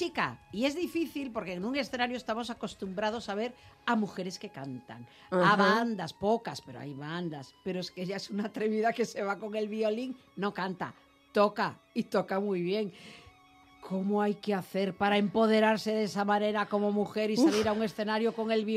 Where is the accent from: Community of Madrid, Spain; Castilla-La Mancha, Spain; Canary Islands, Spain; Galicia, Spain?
Galicia, Spain; Soy gallega, que soy gallega.